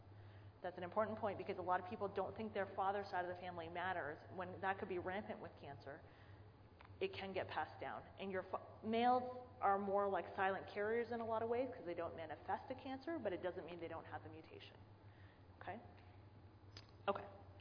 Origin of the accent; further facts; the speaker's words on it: Canada; I'm from Canada, but not the French part.